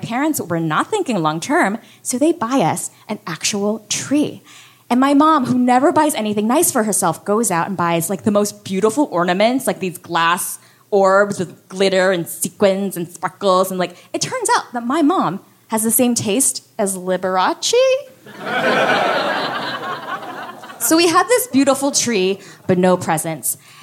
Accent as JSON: {"language": "English", "town": "Miami", "region": "Florida", "country": "United States", "said": "And I'm from Miami, so to me, this sweater was exotic."}